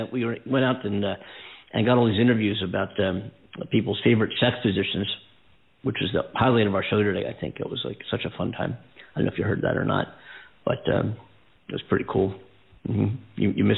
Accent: Philadelphia, Pennsylvania, United States; now in Los Angeles, United States; I came from the East Coast in Philadelphia.

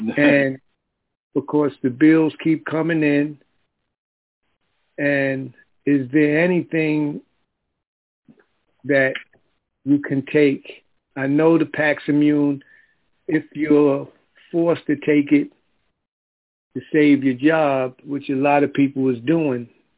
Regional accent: New York, United States; Yeah, in New York. I'm from New York.

